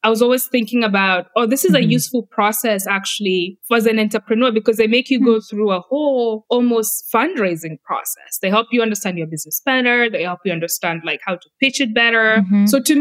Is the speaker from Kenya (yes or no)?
yes; Kenya; I'm coming from Kenya and our culture is very reserved, and especially for women, we're very reserved.